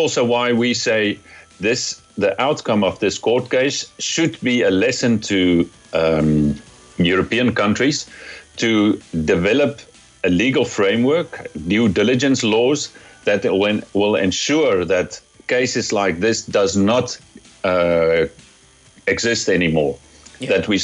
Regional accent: South Africa; English is a second language; maybe you can hear it from my accent. I'm a South African from origin, and I grew up during the apartheid era.

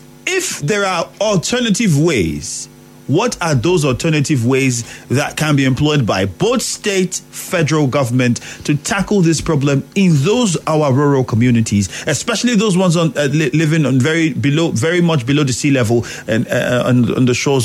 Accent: Brass, Bayelsa, Nigeria; For instance, I'm from Brass, and you know the situation.

